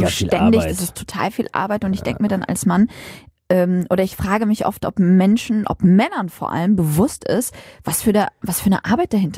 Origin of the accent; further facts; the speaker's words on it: Aurich, Lower Saxony, Germany; also born or lived in Syria; Also, ich bin ja in Syrien geboren.